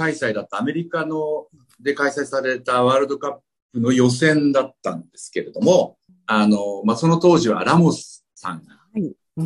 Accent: Tokyo, Japan; 自分も東京で生まれて、その、すごく狭いエリアの中で生活をずっとしてきましたので、

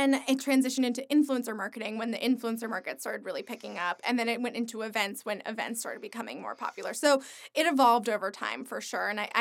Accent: New York, United States; now in Los Angeles, United States; Like, I'm a New Yorker. I live in New York. Like, this is what I do.

